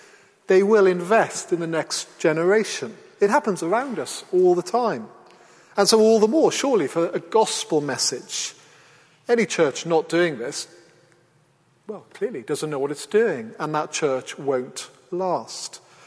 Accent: Wales, United Kingdom; When I grew up in Wales, as I got on the school bus not long out of my warm bed

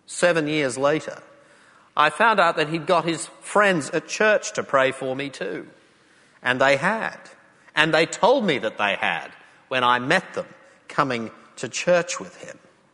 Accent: Australia; on the one hand I'm an Australian

